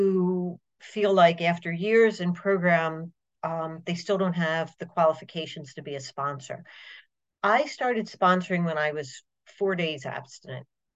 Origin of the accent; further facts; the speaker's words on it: Baltimore, Maryland, United States; I'm from Baltimore, Maryland